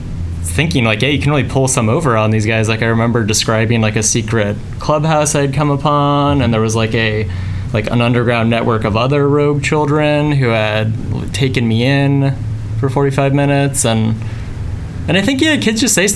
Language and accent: English; Boulder, Colorado, United States; I grew up in Boulder, Colorado, which is not a farming town. However, we lived on a farm.